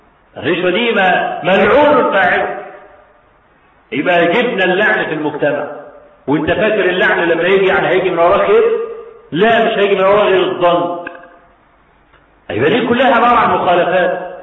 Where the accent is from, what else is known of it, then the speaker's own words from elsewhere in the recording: Egypt; ده احنا عادتنا كمصريين